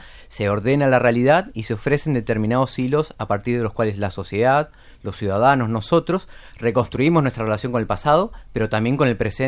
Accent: Spain; España, nosotros como españoles, como miembros de esta sociedad

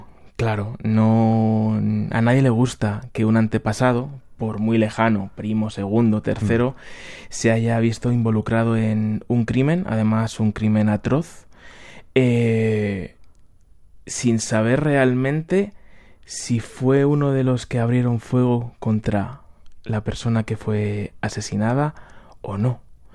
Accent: Mejorada del Campo, Community of Madrid, Spain; Pues que mi pueblo, en Mejorada del Campo, un pueblecito pequeño de Madrid

